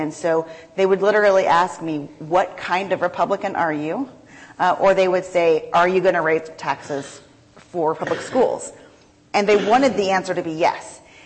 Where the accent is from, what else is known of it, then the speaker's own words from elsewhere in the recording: Kansas, United States; And growing up in Kansas, I'd never heard of this before, and I was very young.